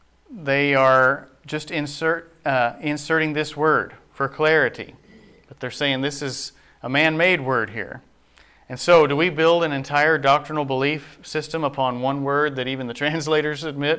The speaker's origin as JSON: {"language": "English", "region": "Missouri", "country": "United States", "said": "I was from Missouri, where they say Ewens down there."}